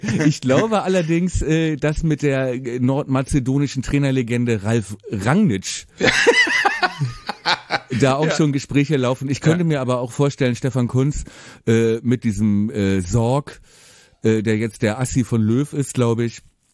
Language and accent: German; Buchholz, Lower Saxony, Germany; Buchholz in der Nordheide, wo ich auch aufgewachsen bin.